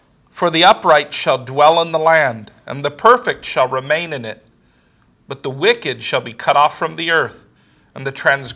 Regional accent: West Coast, United States; I grew up on the West Coast. We have mountains on the West Coast.

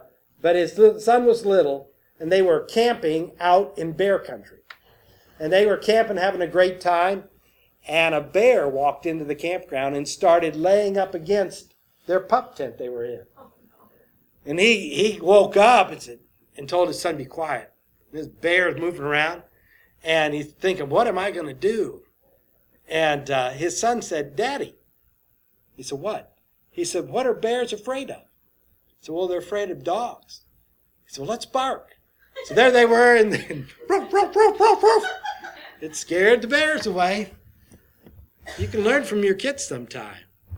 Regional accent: Ohio, United States; Cross, from when I grew up in Ohio as a in high school, and across from us was a Christian family.

